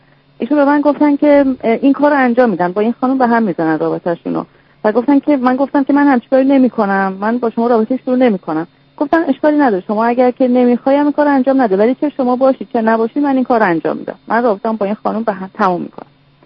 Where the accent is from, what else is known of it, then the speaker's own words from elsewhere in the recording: Iran; moved away as an adult; من 30 سالمه، یک ساله که از ایران اومدم، بعد اینجا درس میخونم، یعنی ادامه تحصیل میدم.